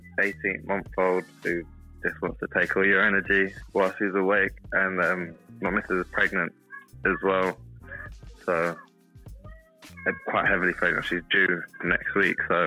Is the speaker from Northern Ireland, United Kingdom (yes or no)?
no; Harrow, London, United Kingdom; I grew up in Harrow, so that's 15 minutes away from Wembley.